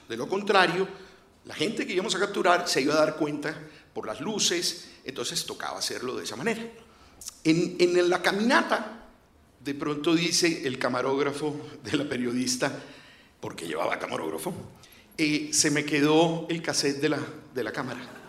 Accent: Cartagena, Bolívar, Colombia; accent: Cartagena; Tengo 54 años y ya tengo el acento cartagenero perdido.

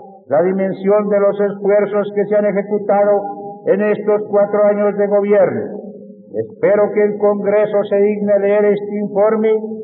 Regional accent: Colombia; Como católico, como colombiano, me duele la muerte de todo conciudadano.

